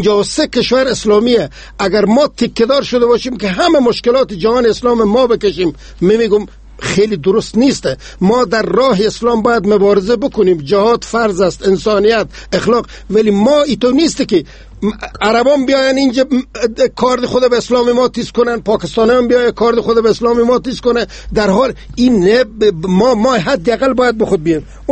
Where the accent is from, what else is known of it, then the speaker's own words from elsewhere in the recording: Afghanistan; ما افغانیم، مسلمانیم